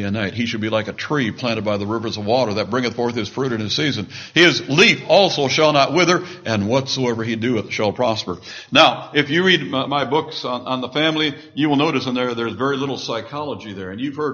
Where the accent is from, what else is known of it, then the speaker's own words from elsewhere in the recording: Pekin, Illinois, United States; I go back every couple of years to my hometown, a place called Pekin, Illinois. It's just outside of Peoria, there in central Illinois.